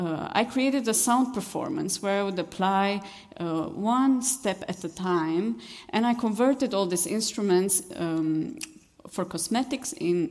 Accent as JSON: {"language": "English", "country": "Romania", "tie": "born or raised there", "second_language": "English", "lives_now": "Berlin, Germany", "said": "So I grew up in Romania, and I started my career as an artist dancing ballet."}